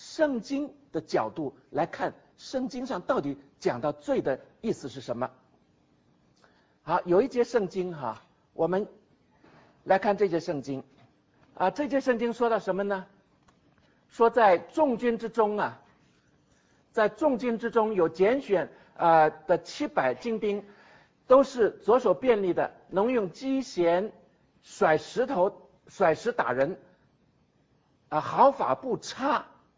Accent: China; 我们中国人说人非圣贤孰能无过嘛

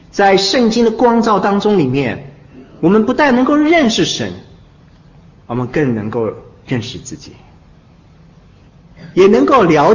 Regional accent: China; 我们中国人啊，不太忠心，太有智慧，太有世上的智慧了

